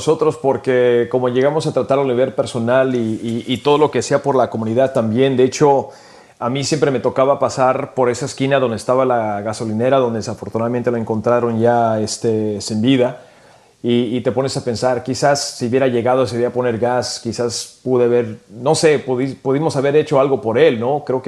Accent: California, United States; born there; Yo soy de origen mexicano, nací en California, mis papás son inmigrantes de Michoacán.

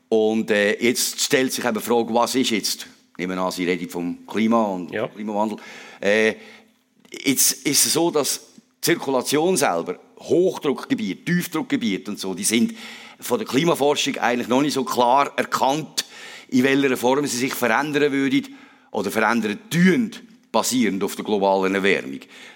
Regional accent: Switzerland; außer ich bin im Seetal aufgewachsen.

